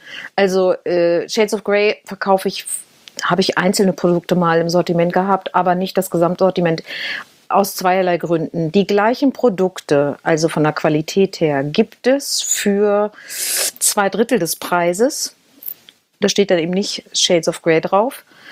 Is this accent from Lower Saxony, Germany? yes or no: yes; Hanover, Lower Saxony, Germany; born there; Ich bin sogar gebürtige Hannoveranerin.